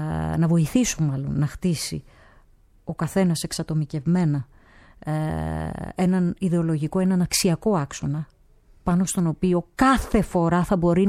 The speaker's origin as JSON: {"language": "Greek", "country": "Greece", "said": "Λοιπόν, μα και εμείς ως Έλληνες, η θέση μας είναι ανά πάσα στιγμή με αυτά που γίνονται με τον Τούρκο απέναντι."}